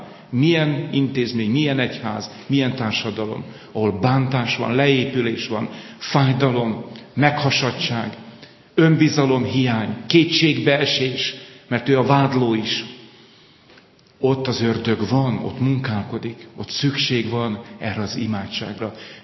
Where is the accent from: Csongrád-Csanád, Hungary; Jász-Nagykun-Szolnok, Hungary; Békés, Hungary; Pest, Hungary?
Békés, Hungary; Békés megyei vagyok, ott volt ez a szólás, hogy sötétben minden tehén fekete, nekünk is volt tehenünk, nagy családban nőttem föl